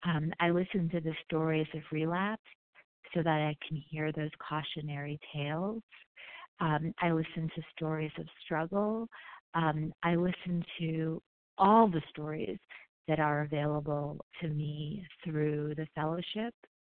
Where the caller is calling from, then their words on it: Denver, Colorado, United States; calling in from Denver, Colorado